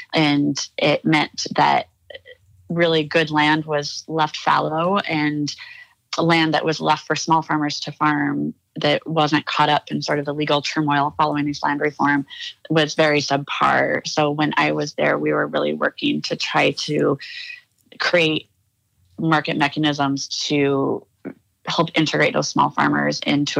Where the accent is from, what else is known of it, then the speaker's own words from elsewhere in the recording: Miles City, Montana, United States; And I grew up in Miles City. And since I was from a rural area, they immediately put me on agricultural issues.